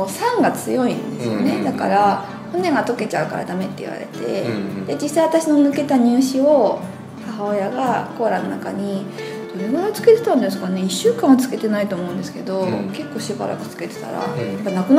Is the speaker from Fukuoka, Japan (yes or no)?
no; Ibaraki, Japan; 出身は茨城県です。